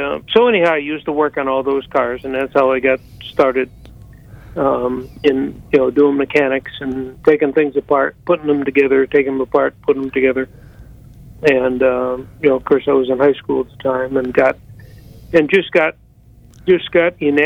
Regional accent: Ohio, United States; I grew up in a rural community just outside of Cleveland, Ohio.

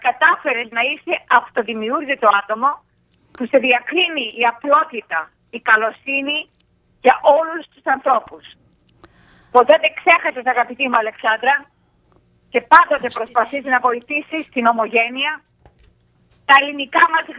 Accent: Greece; Γιατί και εγώ είμαι Ελληνίδα μέχρι κόκαλο που λένε.

